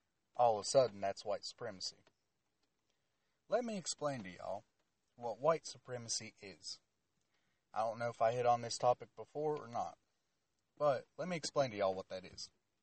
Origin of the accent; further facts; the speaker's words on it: Southern US, United States; Also, I'm a Southerner, so I got Southern pride.